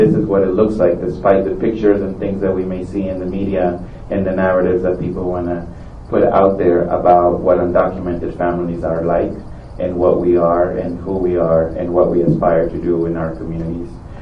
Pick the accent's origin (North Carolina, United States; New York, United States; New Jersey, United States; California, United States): New York, United States; Amityville; I will share that I grew up here in Suffolk County and just on the other side of a block along county line in Amityville. I grew up undocumented here on Long Island